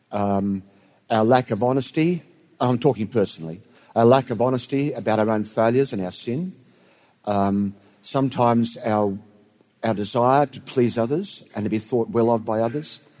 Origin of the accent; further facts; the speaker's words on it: Sydney, New South Wales, Australia; I grew up in South Sydney.